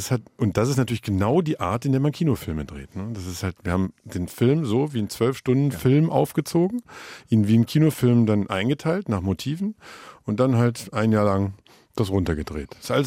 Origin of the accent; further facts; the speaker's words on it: Wuppertal, North Rhine-Westphalia, Germany; now in Berlin, Germany; ich komme aus Wuppertal. Ja. Wuppertal ist so ein lustiges, etwas muffiges Kaff in Nordrhein-Westfalen, das ich sehr gern habe.